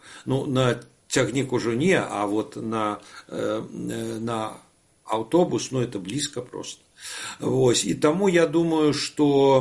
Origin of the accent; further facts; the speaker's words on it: Belarus; тогда мы памятаем, белорусы были вовле чемпионами по отриманию шенгенских визов